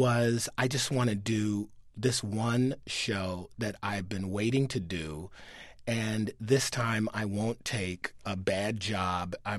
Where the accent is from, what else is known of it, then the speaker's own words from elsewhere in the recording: Detroit, Michigan, United States; You know, I grew up in Detroit, Michigan. Yeah, I went to Yale.